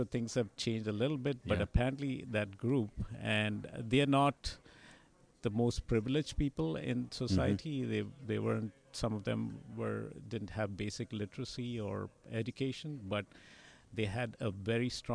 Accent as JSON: {"language": "English", "town": "Mumbai", "region": "Maharashtra", "country": "India", "tie": "born or raised there", "said": "As a child, I grew up in Bombay"}